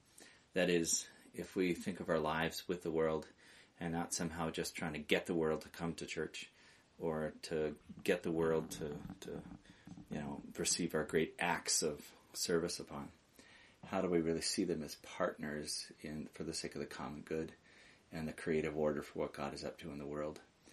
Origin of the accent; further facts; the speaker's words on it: Seattle, Washington, United States; I have served the village this last week as the Living Word presenter. I come from the Seattle area.